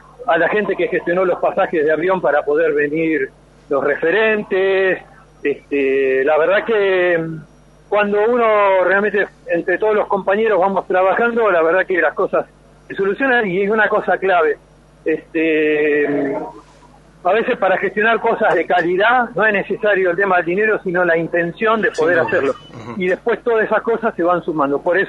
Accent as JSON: {"language": "Spanish", "region": "Buenos Aires", "country": "Argentina", "lives_now": "Tucumán, Argentina", "said": "como sabrán por el tono que tengo, no soy nacido en esta provincia, soy porteño, casado con una tucumana"}